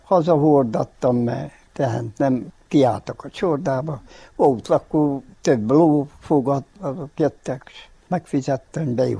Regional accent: Hodgya, Harghita, Romania; Nem, hát miért menjünk? Itt születtem, akkor innen kivisznek a temetőbe.

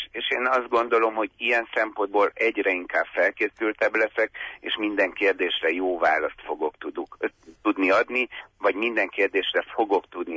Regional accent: Odorheiu Secuiesc, Harghita, Romania; also born or lived in Cluj-Napoca; Én egy tudatos városlakó vagyok, tehát én Székelyudvarhely nekem a szülővárosom, ráadásul az a város, amelyik a szívemnek a legkedvesebb. Úgyhogy egy 14 éves kolozsvári kitérőt leszámítva tudatosan éltem itt Székelyudvarhelyen

